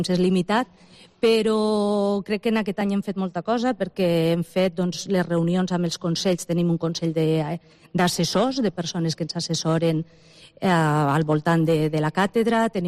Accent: Lleida, Catalonia, Spain; és l'element de la ciutat i el meu símbol d'identitat, no?, com a lleidatana.

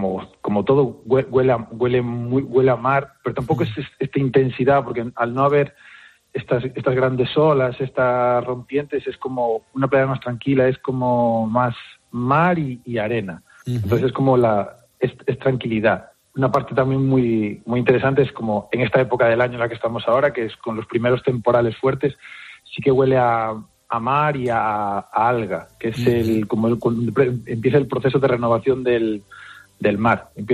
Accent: Galicia, Spain; Está al abrigo de Monte Louro, que es el monte icónico de mi pueblo, y es una playita muy resguardada, muy protegida

